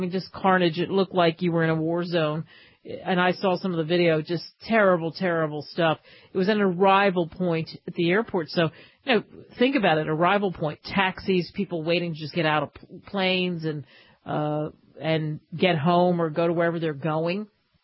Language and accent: English; New Jersey, United States; You know, I grew up in Jersey. Am I living there right now? When was the last time I lived there?